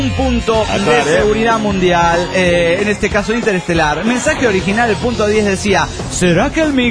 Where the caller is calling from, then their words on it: Guatemala; de Guatemala.